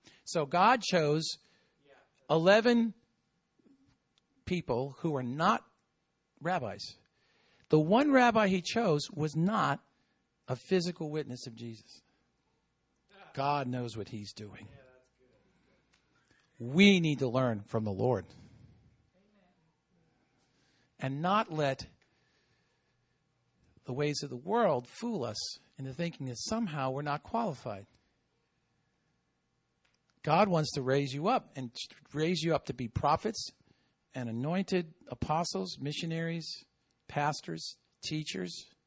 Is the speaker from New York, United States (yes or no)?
yes; Hicksville, New York, United States; now in Martinsville, United States; Well, I'm not from the South. I'm from New York. Anyway, yeah, I am from Hicksville.